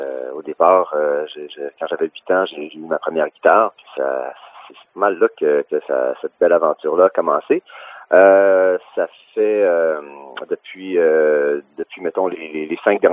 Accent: Saint-Bruno-de-Montarville, Quebec, Canada; also born or lived in Sherbrooke; now in Montreal, Canada; Ben, moi, je suis né à Sherbrooke. Ma famille, autant du côté de mon père que de ma mère, ont leurs racines en Estrie, mais j'ai grandi en Montérégie, à Saint-Bruno de Montarville, et puis je suis un Montréalais depuis pas mal toute ma vie adulte.

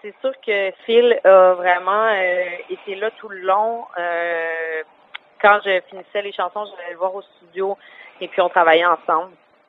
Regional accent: Gatineau, Quebec, Canada; je viens de Gatineau, donc c'est quand même important de toujours revenir chez moi

